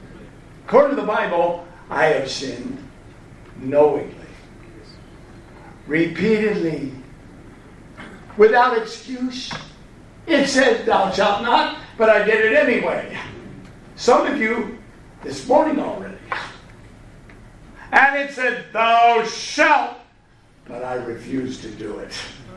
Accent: Vassar, Michigan, United States; I'm from Vassar, Michigan. Talk about Podunk. Matter of fact, Millington, Michigan is about 7 miles away.

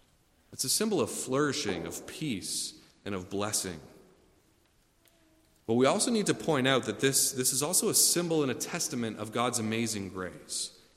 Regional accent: Ontario, Canada; but I grew up in Southern Ontario, Canada.

